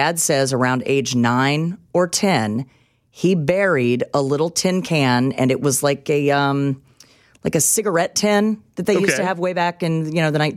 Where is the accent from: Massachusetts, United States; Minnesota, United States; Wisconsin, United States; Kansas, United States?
Kansas, United States; Topeka; you know I grew up in Topeka.